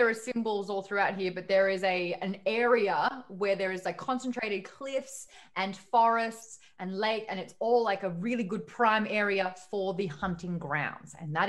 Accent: Australia; I'm Australian.

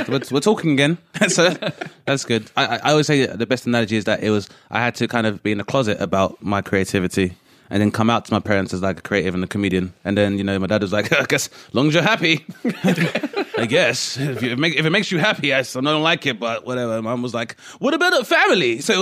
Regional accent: Lewisham, London, United Kingdom; I grew up in Lewisham, the borough of Lewisham, but more specifically here, the Green.

